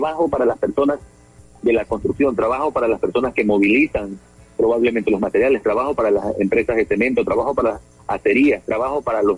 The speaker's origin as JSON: {"language": "Spanish", "town": "Guayaquil", "region": "Guayas", "country": "Ecuador", "said": "lo que tenemos que, como guayaquileños, tener seguros y tener esta tranquilidad"}